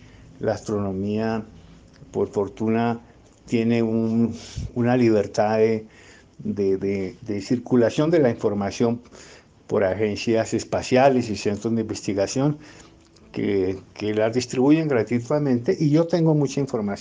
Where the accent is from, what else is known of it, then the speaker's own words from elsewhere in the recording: Bogotá, Colombia; Yo soy economista bogotano